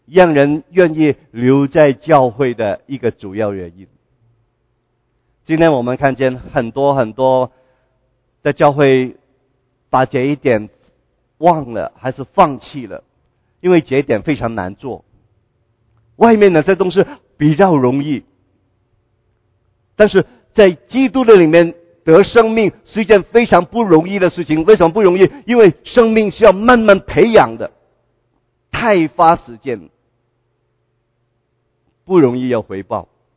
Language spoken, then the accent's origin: Chinese; Guangdong, China; 你就知道我是广东人吗？